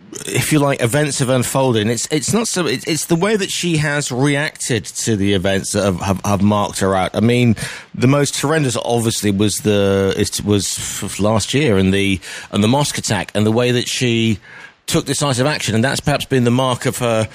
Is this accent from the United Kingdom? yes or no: yes; United Kingdom; we as a British person